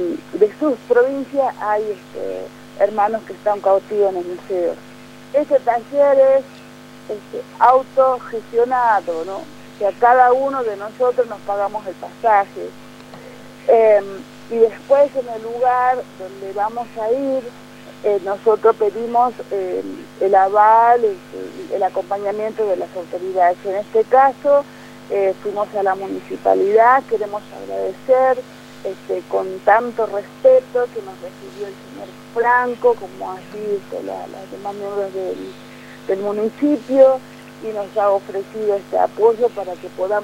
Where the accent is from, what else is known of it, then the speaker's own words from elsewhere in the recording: Embarcación, Salta, Argentina; Yo vivo en Embarcación. Yo soy de Embarcación, es decir, soy de Embarcación porque la verdad que como Wichí nosotros tenemos un territorio bastante amplio, ¿no? Paraguay, Bolivia, Argentina, Chaco, Formosa, Salta